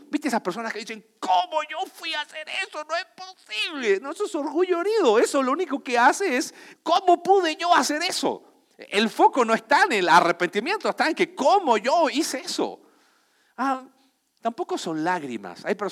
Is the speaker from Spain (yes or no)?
no; Chile; now in Mexico; Pues yo soy chileno, pero vivo en México y como como mexicano.